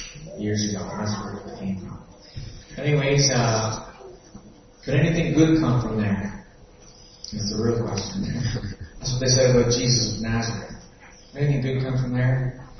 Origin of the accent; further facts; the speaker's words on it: Miramichi, New Brunswick, Canada; I'm from the Miramichi area. I live in a little community called Blackville.